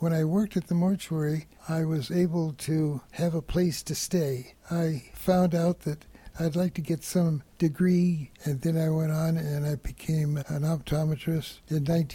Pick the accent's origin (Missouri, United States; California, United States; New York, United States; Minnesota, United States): California, United States; Long Beach; It was wonderful. I can remember living in Long Beach, going through junior high school, graduating from Woodrow Wilson High School.